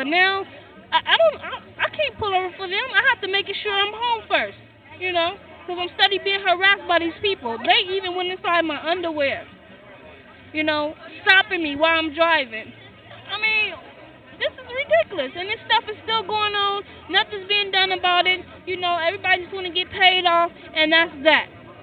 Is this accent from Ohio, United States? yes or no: no; Compton, California, United States; Compton, California.